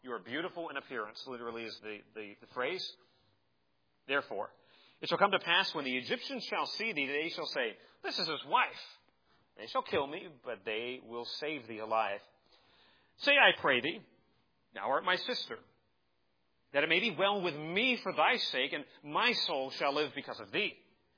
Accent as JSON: {"language": "English", "region": "Arizona", "country": "United States", "tie": "born or raised there", "said": "Okay, I grew up in Arizona, and we would get these La Nina winters where we didn't get any rain"}